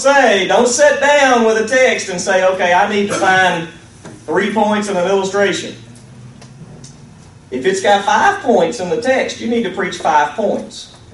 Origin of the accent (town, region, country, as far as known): Alabama, United States